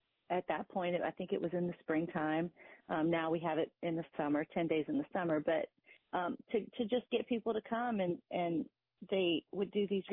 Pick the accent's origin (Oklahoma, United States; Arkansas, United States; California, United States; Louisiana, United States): Louisiana, United States; I grew up in South Louisiana, so it means a lot to me to have authentic Cajun and Zydeco music